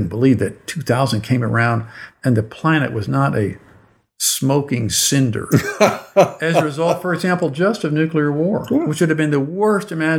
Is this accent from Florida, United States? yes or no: no; Akron, Ohio, United States; I grew up in Akron, and I grew up not far from Youngstown, really